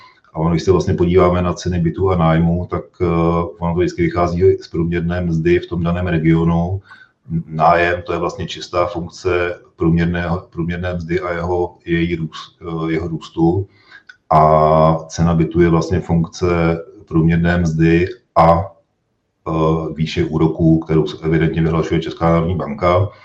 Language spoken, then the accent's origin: Czech; Germany; A že k tomu jsem vyrůstal v Německu